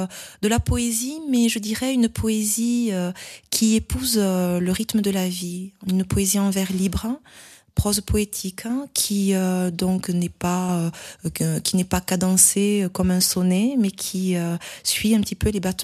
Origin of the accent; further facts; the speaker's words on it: France; born there; J'ai été adoptée, je suis née en France, mais je suis d'origine haïtienne.